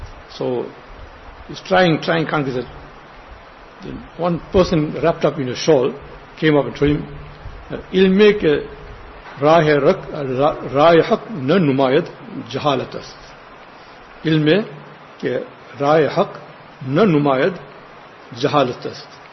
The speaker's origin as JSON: {"language": "English", "country": "India", "said": "See, we came from India, came from the villages."}